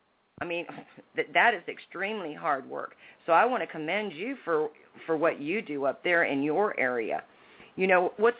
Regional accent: Iowa, United States; Even though I was raised in Iowa, it's the difference.

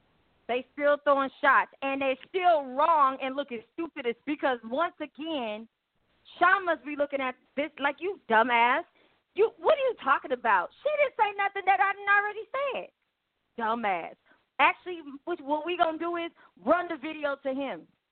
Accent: Compton, California, United States; See, because still, I'm from Compton, California.

